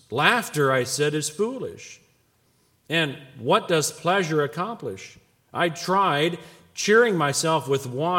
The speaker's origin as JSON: {"language": "English", "region": "Illinois", "country": "United States", "tie": "born or raised there", "said": "the things that we did as kids in the small town I grew up in Illinois"}